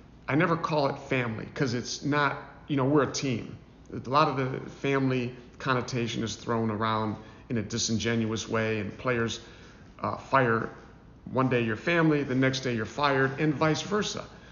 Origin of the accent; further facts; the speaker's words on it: Garfield Heights, Ohio, United States; And that's how I was from my parents and growing up in Garfield Heights.